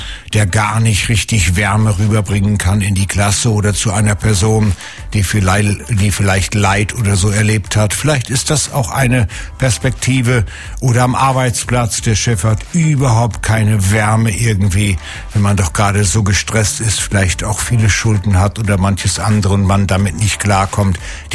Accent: Northern Germany, Germany; Ich bin ja in Norddeutschland groß geworden, nahe der niederländischen Grenze.

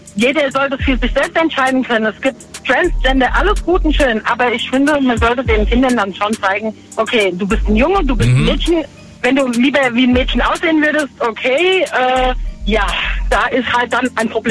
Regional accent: Oppenheim, Rhineland-Palatinate, Germany; Ich komme aus Oppenheim.

